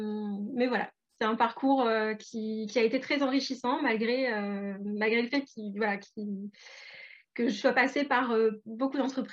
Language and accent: French; Hauts-de-France, France; now in Le Mans, France; j'ai fait mes études à Paris, mais à la base, je viens de la région des Hauts-de-France. Enfin, maintenant, on l'appelle les Hauts-de-France, mais je viens de Picardie.